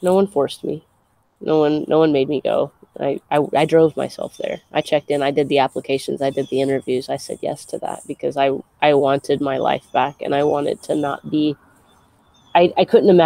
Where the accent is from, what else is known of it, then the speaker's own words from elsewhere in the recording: Modesto, California, United States; moved away as an adult; I am from the Central Valley, California. I'm from Modesto, California, and I lived, born and raised, lived the first 25 years of my life in California